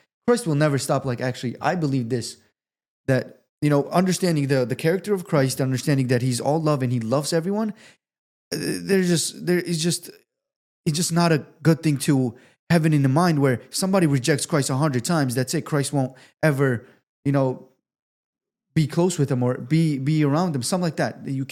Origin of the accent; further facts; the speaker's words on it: Georgia, United States; And you got to understand, we grew up in Georgia.